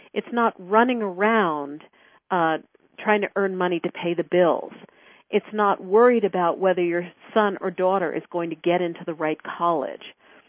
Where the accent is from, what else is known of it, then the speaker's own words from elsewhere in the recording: New York, United States; because I spent a lot of time in New York. I'm originally from New York.